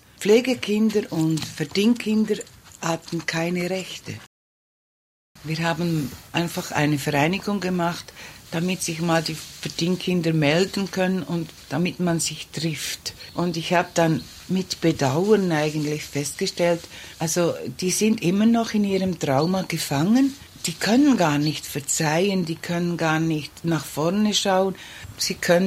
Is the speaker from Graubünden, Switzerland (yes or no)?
no; Hergiswil am See, Nidwalden, Switzerland; born there; Also geboren bin ich in Hergiswil am See.